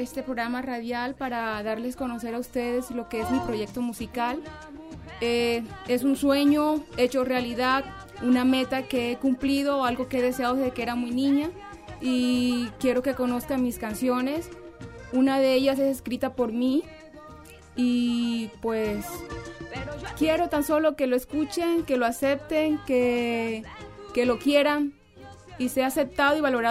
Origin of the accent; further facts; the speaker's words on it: Campo de la Cruz, Atlántico, Colombia; Yo estudié en colegios de mi pueblo, Campo de la Cruz, Atlántico. Eso queda al sur del departamento. Y en Colombia.